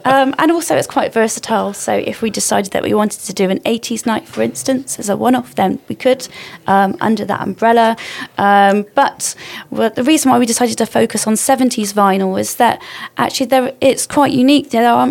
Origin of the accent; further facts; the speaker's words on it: Bristol, South West England, United Kingdom; I am from Bristol. I was born in Southmead Hospital and grew up in the Kingswood area.